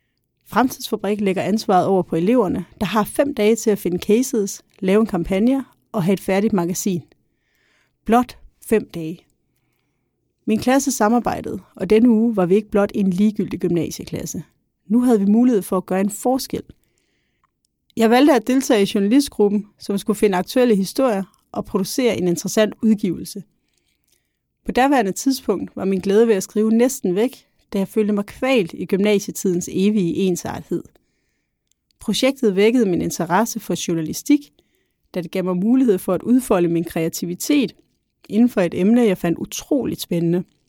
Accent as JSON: {"language": "Danish", "region": "Capital Region of Denmark", "country": "Denmark", "tie": "born or raised there", "lives_now": "Copenhagen, Denmark", "said": "Jeg er født og opvokset på Bornholm, men bor nu i København."}